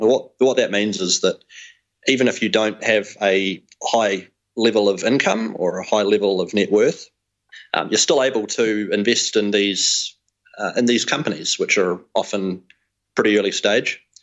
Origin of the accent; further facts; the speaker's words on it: New Zealand; now in Europe; I come from New Zealand originally. I now base myself in Europe